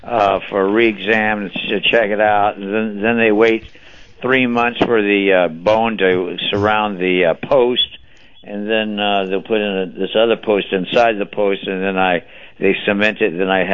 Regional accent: Hawaii, United States; You know, I'm from Hawaii, and I hadn't talked to him since it happened.

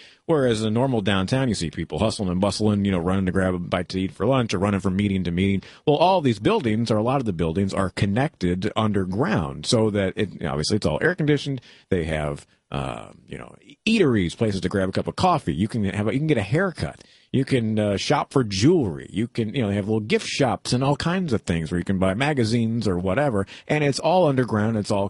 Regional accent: St. Louis, Missouri, United States; when I tell them I'm from St. Louis

